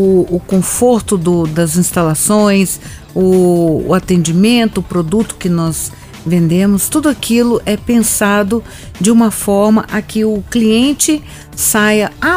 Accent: Brasília, Federal District, Brazil; Primeira geração, eu já nasci aqui em Brasília, né? Eu sou a segunda filha do meu pai e da minha mãe.

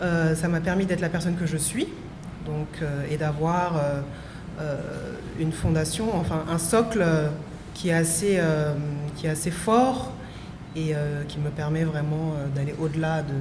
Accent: Paris, Île-de-France, France; moi je suis née à Paris, j'ai grandi à Paris, et ensuite en région parisienne, et donc j'ai grandi dans un environnement assez préservé.

